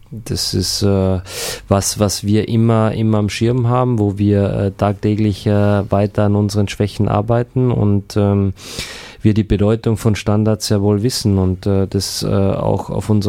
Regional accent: Hanover, Lower Saxony, Germany; so ein Auftritt wie in Hannover in meiner alten Heimat sehr

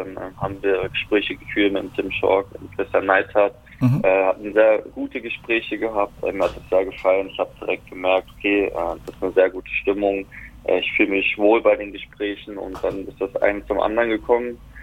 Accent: Fürstenwalde, Brandenburg, Germany; Also ich habe schon früh angefangen mit dem Fußball bei mir in Fürstenwalde, da wo ich aufgewachsen bin.

